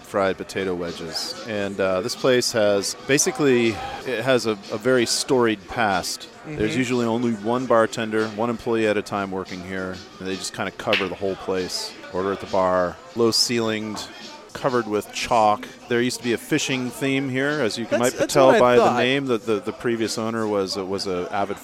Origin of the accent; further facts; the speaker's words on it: Philadelphia, Pennsylvania, United States; also born or lived in Vermont; I grew up on the East Coast, Philadelphia.